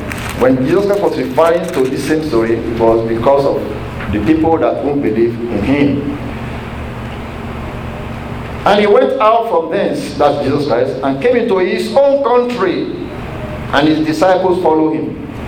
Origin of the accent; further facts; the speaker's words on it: Nigeria; many of us Nigerians that you see over here, that many of us are older people. We came all the way from Nigeria to this place